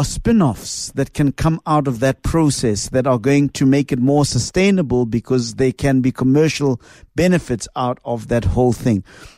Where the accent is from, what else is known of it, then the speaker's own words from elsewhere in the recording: South Africa; You make us proud to call ourselves South African.